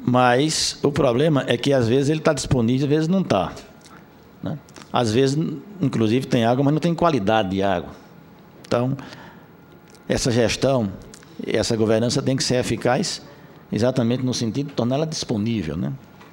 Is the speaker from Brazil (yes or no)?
yes; Northeast Region, Brazil; lá no Nordeste, de onde eu venho, senadora, que é bem diferente